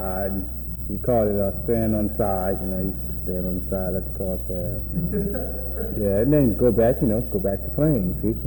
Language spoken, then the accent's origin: English; New Orleans, Louisiana, United States; Born and raised in New Orleans.